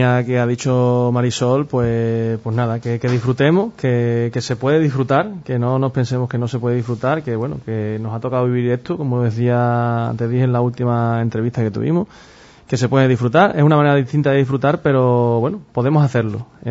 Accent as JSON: {"language": "Spanish", "town": "Guareña", "region": "Extremadura", "country": "Spain", "tie": "born or raised there", "said": "yo siempre disfruto muchísimo las actividades que hay en mi pueblo, y más si cabe la feria de Guareña"}